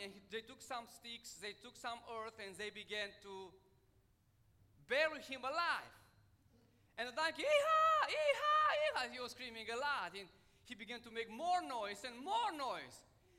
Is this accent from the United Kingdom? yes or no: no; Romania; English is a second language; I want to warn you because we are from Romania, and my English will be a stumbling block for some of you.